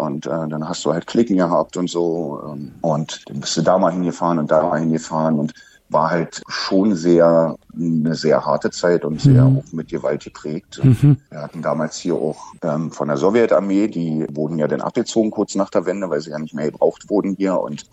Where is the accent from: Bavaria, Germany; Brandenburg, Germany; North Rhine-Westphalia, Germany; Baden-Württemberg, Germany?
Brandenburg, Germany; Frankfurt; Also ich bin in Frankfurt-Oder groß geworden, in Brandenburg.